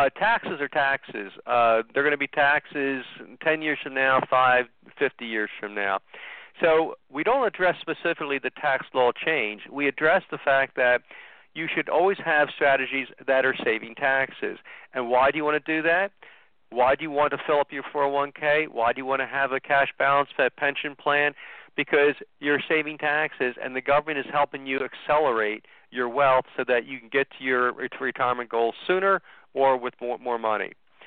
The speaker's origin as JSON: {"language": "English", "town": "Philadelphia", "region": "Pennsylvania", "country": "United States", "lives_now": "New York, United States", "said": "I'm originally from Philadelphia, even though I live in New York now. So I'm a Philadelphia Phillies fan."}